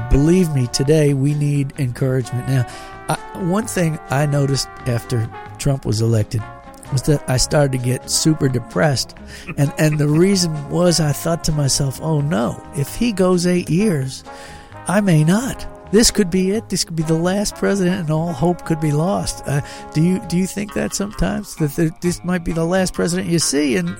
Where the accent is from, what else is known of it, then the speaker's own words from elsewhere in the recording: New York, United States; but that was my impression as a New Yorker, as a kid